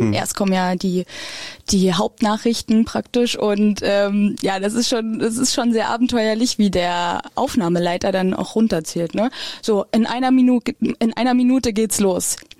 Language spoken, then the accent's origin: German; Brandenburg, Germany; Und ich komme aus dem Spreewald